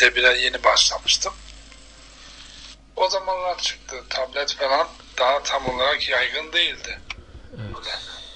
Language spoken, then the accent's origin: Turkish; Kırıkhan, Hatay, Turkey; also born or lived in Aktepe; Efendim ben 1980 yılında Hatay'ın Aktepe kasabasında dünyaya geldim.